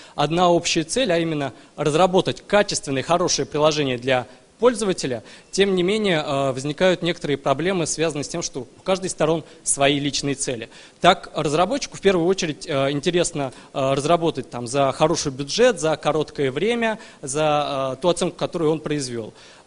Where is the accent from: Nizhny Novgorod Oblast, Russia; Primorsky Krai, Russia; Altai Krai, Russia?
Nizhny Novgorod Oblast, Russia; Nizhny Novgorod; все наши члены из Нижнего Новгорода, и мы в определенный момент, там, несколько лет назад, учились все в университете.